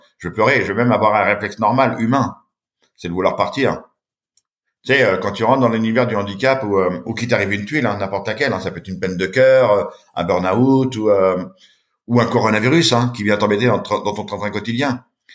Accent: Châtellerault, Nouvelle-Aquitaine, France; j'ai grandi à Châtellerault, dans une ville un petit peu aujourd'hui, je dirais, un peu sinistrée, un peu abandonnée. Chez ma grand-mère. Ma grand-mère m'a élevé quand j'étais petit, puis aussi quand j'étais un peu plus grand.

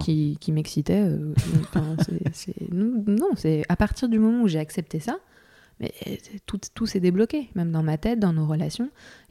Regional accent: France; comme je suis française

